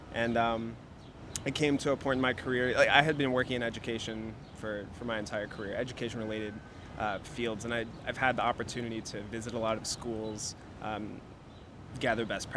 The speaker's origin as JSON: {"language": "English", "town": "Saline", "region": "Michigan", "country": "United States", "tie": "born or raised there", "said": "So I think it's important that in a city that's close to where I grew up outside of Ann Arbor."}